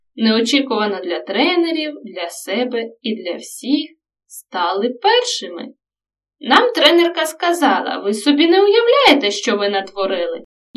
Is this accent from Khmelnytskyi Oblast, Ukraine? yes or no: yes; Netishyn, Khmelnytskyi Oblast, Ukraine; Я з Нетішина 2-3 рази на тиждень спочатку з татом, а потім самостійно катався на тренування.